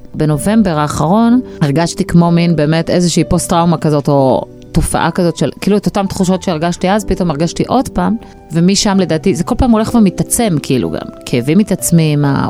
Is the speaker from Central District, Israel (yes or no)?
yes; Central District, Israel; now in Southern District, Israel; גדלתי במרכז, הגעתי לדרום כמו שאמרתי ללמוד